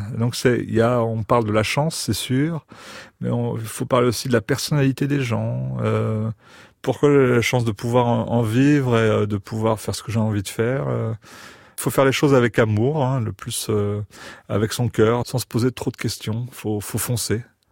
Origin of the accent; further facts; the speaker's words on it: Paris, Île-de-France, France; J'ai grandi à Paris. Je suis d'une famille normande, mais j'ai grandi à Paris.